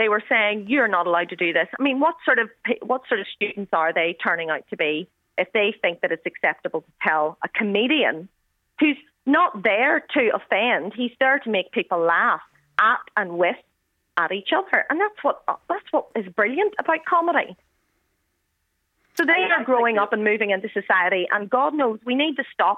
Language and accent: English; Northern Ireland, United Kingdom; I say that as a Northern Irish woman born and raised here from Indian descent. So I understand. I get offended when people insult Northern Ireland because I'm very, very protective of being a Northern Irish person whenever I went to England.